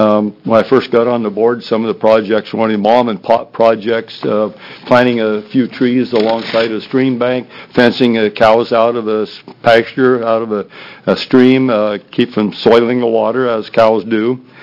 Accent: Pacific City, Oregon, United States; I represent Pacific City Dorymen's Association. I'm from Pacific City.

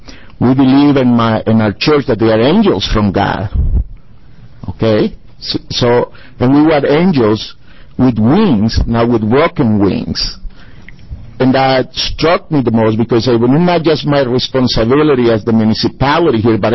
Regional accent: El Salvador; now in Salem, United States; You know, I'm originally from El Salvador, and I'm a Salvadoran American resident here at South Salem. I'm in Senator Winters' district.

